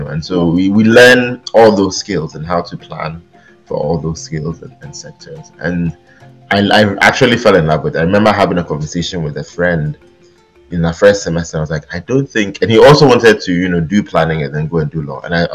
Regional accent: Kumasi, Ashanti, Ghana; because I grew up in Kumasi and I grew up in university campus

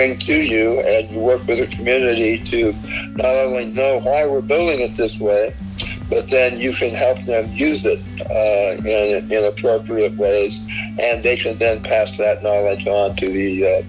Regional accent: Auburn, United States; I was born and raised in Auburn, and wow, the regional park was never even thought of.

